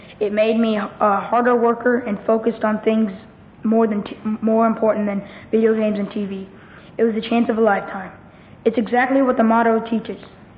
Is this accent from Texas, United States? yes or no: yes; LaGrange, Texas, United States; I'm 13 years old. I'm from LaGrange, Texas.